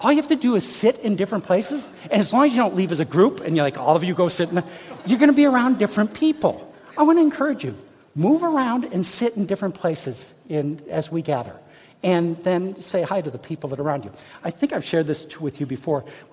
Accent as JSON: {"language": "English", "region": "Midwest", "country": "United States", "tie": "born or raised there", "said": "Now, I grew up in the Midwest, okay?"}